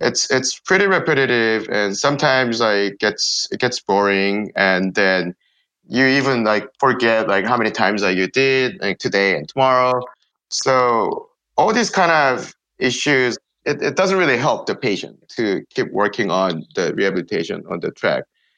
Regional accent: South Korea; I grew up in South Korea in '80s, and it was not the same country even.

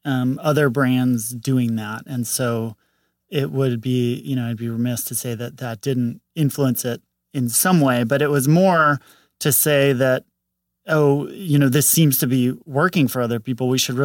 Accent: St. Louis, Missouri, United States; St. Louis, Missouri.

